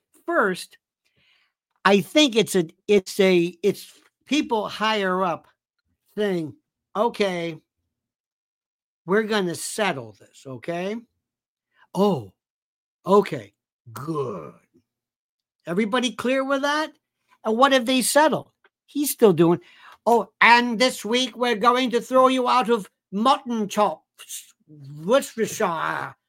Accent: Tampa, Florida, United States; Oh, for a Tampa. Oh my God. Well, that's my hometown.

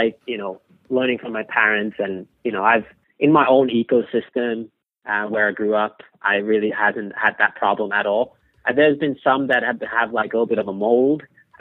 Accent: Finland; born or raised there

